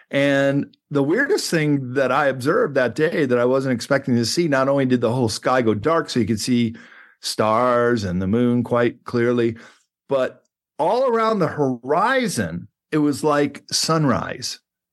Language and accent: English; Chicago, Illinois, United States; I remember as a kid, Mel, when I grew up in the Chicago area